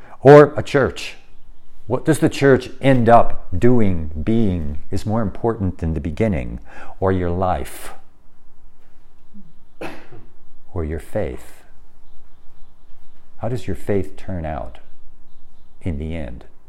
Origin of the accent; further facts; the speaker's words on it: United States; Maybe other countries too, but America, I'm an American, I know America.